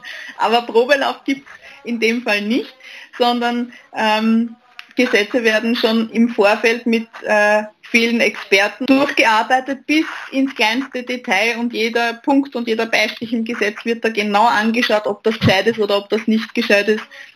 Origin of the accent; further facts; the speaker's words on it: Lower Austria, Austria; mein Bundesland, aus dem ich komme. Ich komme aus Niederösterreich.